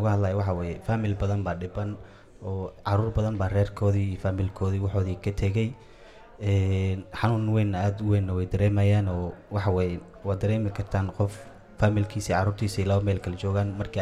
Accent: Somalia; first language Somali; French is a second language; Je viens de Somalie. Je voulais parler en somali parce que c'est beaucoup de mieux et je comprends.

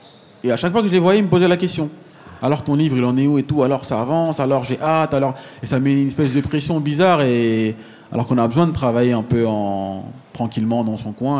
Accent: Aulnay-sous-Bois, Île-de-France, France; Nous, on est nés en France, et on se demande même pas comment nos parents ils sont arrivés ici. Moi, j'ai grandi à Aulnay-sous-Bois

